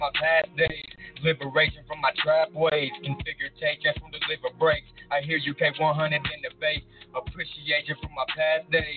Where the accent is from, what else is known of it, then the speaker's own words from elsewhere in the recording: Indiana, United States; I'm from Indiana, known for the obvious.